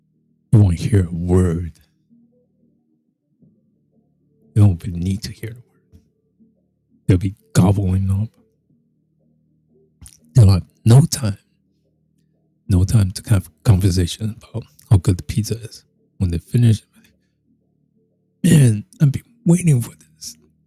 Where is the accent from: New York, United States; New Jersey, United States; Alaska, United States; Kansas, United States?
New York, United States; I'm from New York.